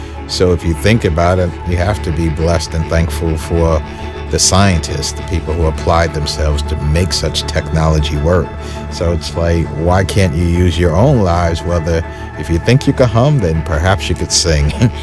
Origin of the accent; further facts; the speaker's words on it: New York City, New York, United States; I was born and raised in New York City.